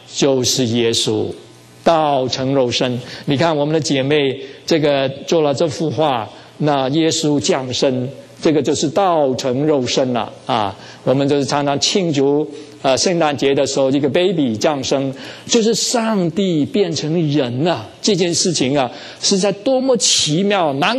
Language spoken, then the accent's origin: Chinese; China; 这个是我们中国人的思想